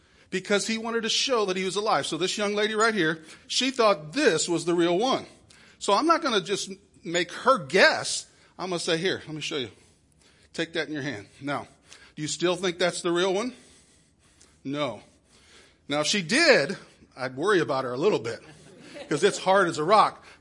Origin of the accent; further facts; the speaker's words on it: South Carolina, United States; I'm from South Carolina.